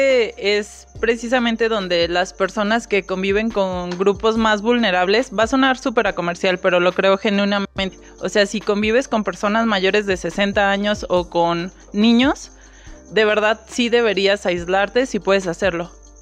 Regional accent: Durango, Mexico; Yo soy de Durango, allá los tomatillos son los que aquí son los tomates, estas bolitas pequeñas verdes.

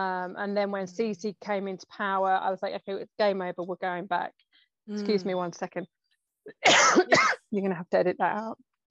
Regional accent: England, United Kingdom; In this lifetime, yes, I'm from England.

